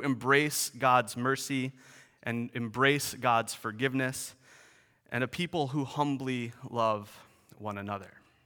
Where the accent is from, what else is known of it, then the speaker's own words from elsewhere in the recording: United States; I'm pretty sure everybody here knows that I'm American.